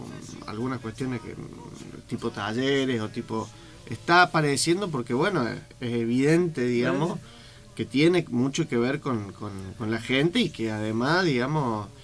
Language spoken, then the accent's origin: Spanish; Córdoba, Argentina; Yo nací en Barrio General Paz, después viví 3 años en San Vicente, bueno, como verán.